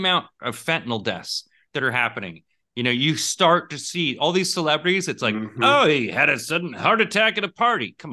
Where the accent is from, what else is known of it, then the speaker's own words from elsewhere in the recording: Canada; we all see living in Europe and as a Canadian, you watch American commercials